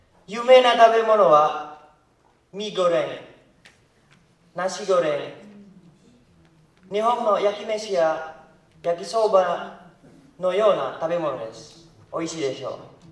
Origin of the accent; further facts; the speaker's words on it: East Lampung, Lampung, Indonesia; Japanese is a second language; also born or lived in Sumatra; 私の出身地のスマトラ島の東ランプンは有名です。